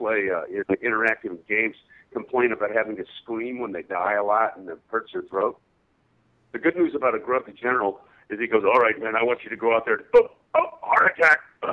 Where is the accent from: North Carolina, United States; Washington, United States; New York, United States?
Washington, United States; Seattle; now in Hollywood, United States; I grew up in Seattle, so it's still. I wake up in Hollywood and go, "Wow, there's palm trees out there."